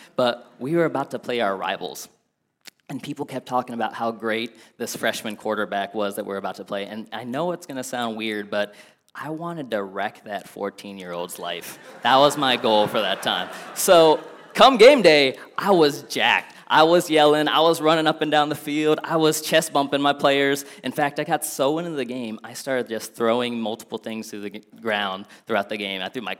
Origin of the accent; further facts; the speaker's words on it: Akron, Ohio, United States; born there; I was born in Akron, Ohio, and so I'm a big Browns fan, big Cavs fan.